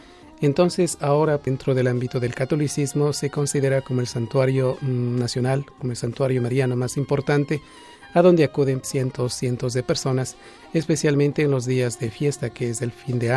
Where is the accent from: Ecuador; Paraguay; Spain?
Ecuador; la Iglesia en mi país. Los sitios sagrados o los sitios religiosos católicos que más atrae a la población ecuatoriana, evidentemente, son los marianos.